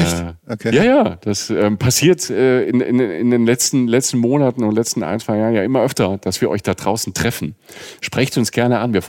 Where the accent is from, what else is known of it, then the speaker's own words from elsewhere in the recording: Rhineland-Palatinate, Germany; ich komme ja aus der Südpfalz, da war man öfter mal